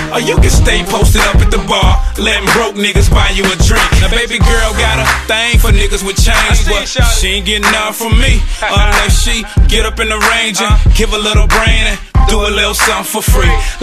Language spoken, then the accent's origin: English; the South, United States; Y'all niggas forgot I was from the South, huh?